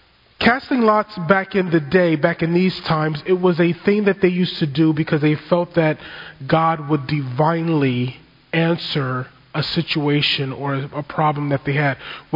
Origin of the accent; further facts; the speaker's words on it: Long Beach, California, United States; I was being a kid growing up in Long Beach in the late 80s, early 90s